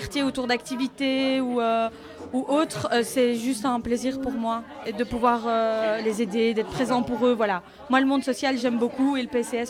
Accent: Laeken, Brussels-Capital Region, Belgium; Je viens de Laeken, donc à plus d'une heure d'ici

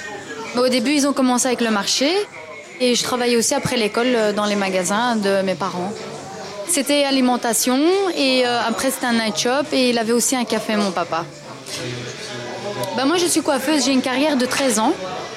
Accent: Brussels, Brussels-Capital Region, Belgium; Et j'ai 32 ans, je suis née à Bruxelles et j'ai toujours été à Bruxelles, voilà. Je suis d'origine turque

